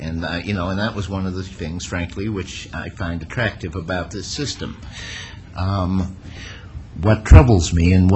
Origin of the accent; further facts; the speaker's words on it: Chicago, Illinois, United States; born there; Look, I was born in Chicago.